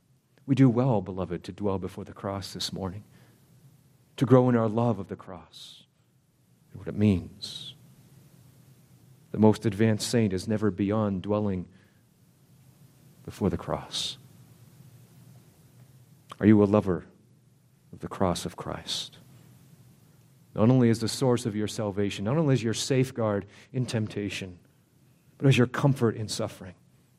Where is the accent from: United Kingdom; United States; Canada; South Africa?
Canada; My passport tells me that I'm Canadian.